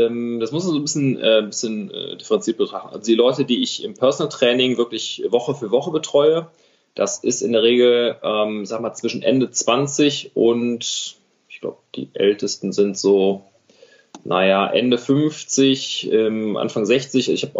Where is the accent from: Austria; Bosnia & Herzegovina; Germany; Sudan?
Germany; Bergisch Gladbach, North Rhine-Westphalia; Da hat unser Papa oder mein Papa hat mich und meinen Bruder angemeldet zum Judo in Bergisch Gladbach damals.